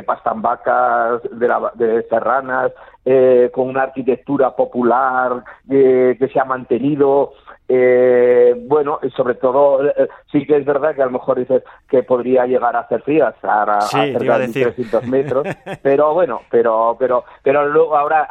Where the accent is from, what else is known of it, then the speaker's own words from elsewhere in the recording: Sarnago, Castile and León, Spain; Hombre, pues es un pueblo muy bonito, ¿qué voy a decir de mi pueblo, no?